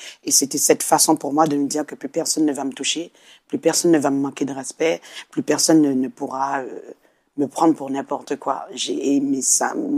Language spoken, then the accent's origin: French; France; now in French Antilles; Donc, c'est vrai que j'ai grandi en France, donc j'avais des petits camarades de classe et tout.